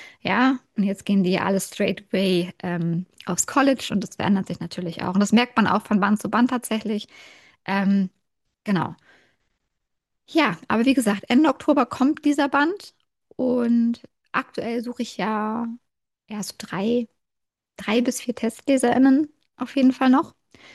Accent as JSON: {"language": "German", "town": "Kiel", "region": "Schleswig-Holstein", "country": "Germany", "tie": "born or raised there", "said": "Ich bin ja Ostseemädel, ich komme aus Kiel, ich bin dort geboren und aufgewachsen"}